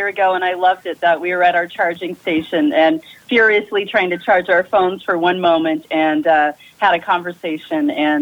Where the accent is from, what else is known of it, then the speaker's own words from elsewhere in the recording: Colorado, United States; also born or lived in Florida; And I grew up in Colorado and absolutely love the mountains, and I love living here outside of Boulder.